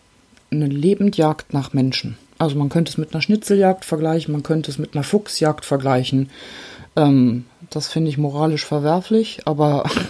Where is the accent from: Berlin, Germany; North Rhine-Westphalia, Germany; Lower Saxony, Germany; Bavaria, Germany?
Lower Saxony, Germany; Osterode; Ich komme aus dem Landkreis Göttingen, dem Altkreis Osterode. Dort sitzt auch meine Hundeschule.